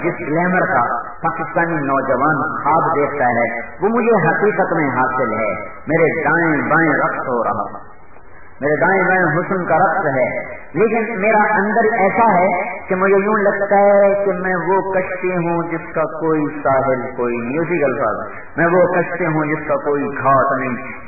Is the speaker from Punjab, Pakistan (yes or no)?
yes; Khanewal, Punjab, Pakistan; میرا ضلع خانے وال ہے, وہاں میرا گاؤں ہے.